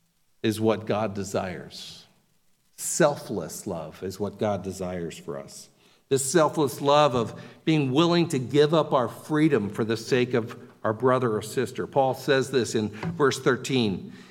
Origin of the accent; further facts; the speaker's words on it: Wilmington, Delaware, United States; I had a pastor growing up in Wilmington, Delaware.